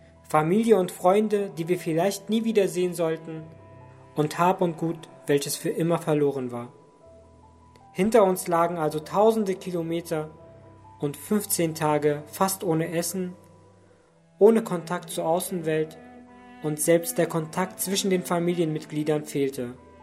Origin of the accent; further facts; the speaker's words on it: Syria; moved away; Ich komme nämlich aus Syrien und dort wird kein Weihnachten gefeiert.